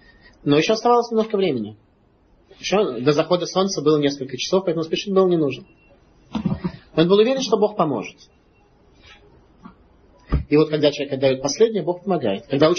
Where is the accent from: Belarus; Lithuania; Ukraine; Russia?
Lithuania; Vilnius, Vilnius County; Я из Вильнюса, поэтому отношусь к тем, кто митнагдим, не согласен с хасидизмом.